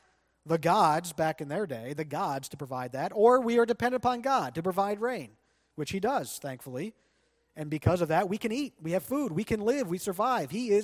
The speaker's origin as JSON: {"language": "English", "region": "Pennsylvania", "country": "United States", "tie": "born or raised there", "said": "we still live in farm country. There's lots of fields around here. I grew up in Lancaster County."}